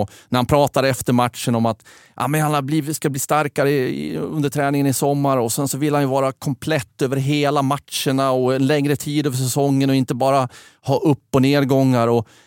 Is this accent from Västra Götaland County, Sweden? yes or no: no; Fagersta, Västmanland County, Sweden; Men jag är från Fagersta i övrigt